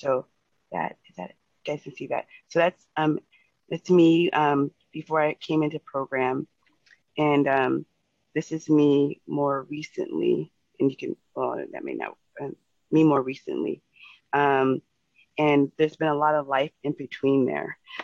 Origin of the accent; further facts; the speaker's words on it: Seattle, Washington, United States; You know, I grew up here in Seattle, and I was a skinny kid.